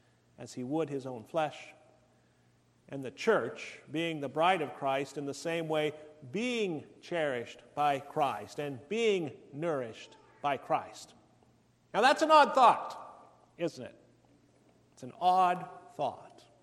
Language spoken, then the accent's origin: English; Nebraska, United States; also born or lived in Colorado; I grew up in Nebraska and Colorado, my wife in Michigan